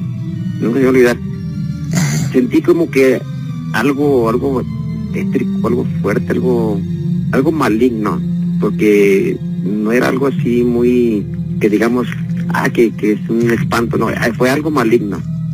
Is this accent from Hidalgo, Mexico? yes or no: no; León, Guanajuato, Mexico; Yo soy de aquí de León, Guanajuato. Ajá. Y soy de la colonia Bellavista.